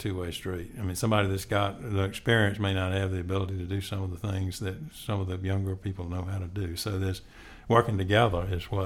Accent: Raleigh, North Carolina, United States; Well, growing up in Raleigh and loving NC State, my dad went to NC State.

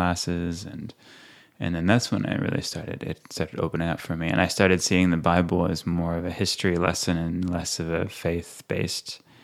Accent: California, United States; I grew up on a farm in California.

